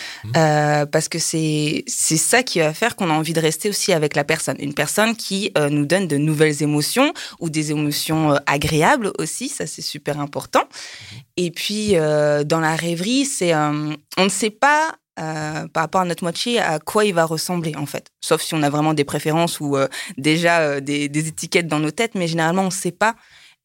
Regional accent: France; je suis française, j'ai 31 ans, je reviens tout droit du Japon.

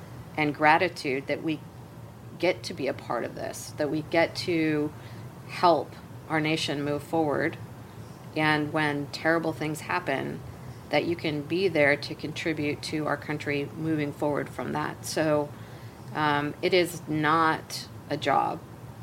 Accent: United States; And I think it's such a honor as an American citizen.

